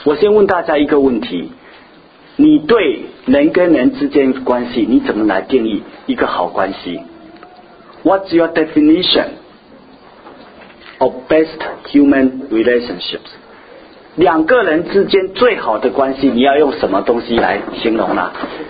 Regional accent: Xiamen, Fujian, China; 我记得我是在厦门鼓浪屿出生的哈，鼓浪屿我们那个小岛哈，鼓浪屿是个小岛，是 totally 是个 island， 大概只有20000人。

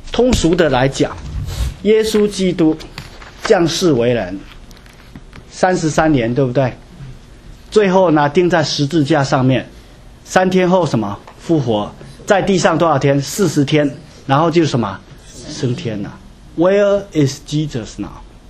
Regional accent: China; 居然有4000个日本人在横滨什么抗议我们中国人。

